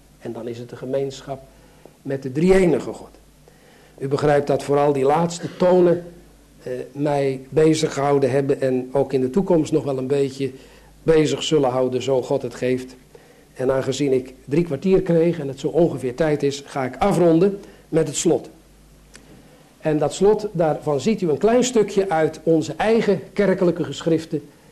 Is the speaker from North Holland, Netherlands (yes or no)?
no; Sliedrecht, South Holland, Netherlands; born there; Het zal ongeveer 1930 geweest zijn in mijn geboorteplaats Sliedrecht.